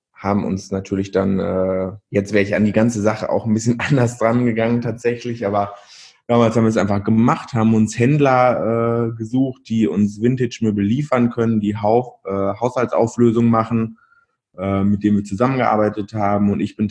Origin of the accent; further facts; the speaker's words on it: Kaunitz, North Rhine-Westphalia, Germany; now in Bielefeld, Germany; Eigentlich komme ich aus Verl und dann habe ich, weiß ich nicht, früh oder eigentlich aus Kaunitz. Das ist noch ein bisschen kleiner. Habe ich früh gemerkt, dass mir das alles so ein bisschen zu eng wird, dieses ländliche Leben.